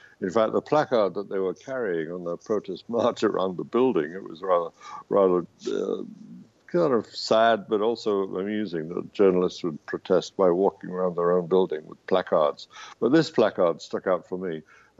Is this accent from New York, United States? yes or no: yes; New York City, New York, United States; It's at the New York Times, my hometown newspaper.